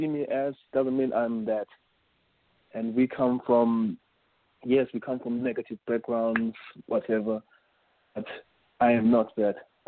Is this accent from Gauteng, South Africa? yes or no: yes; Johannesburg, Gauteng, South Africa; now in Europe; I come from Joburg. I lived in Joburg, Johannesburg, South Africa